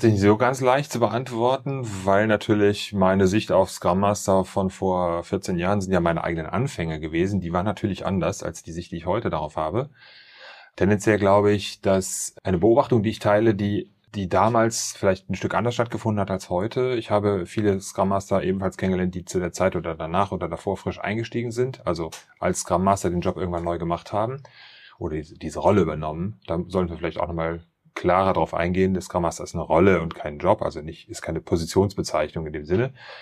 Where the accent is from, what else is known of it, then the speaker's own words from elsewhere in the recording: Cologne, North Rhine-Westphalia, Germany; Da war ich sogar als Kölner mal in Düsseldorf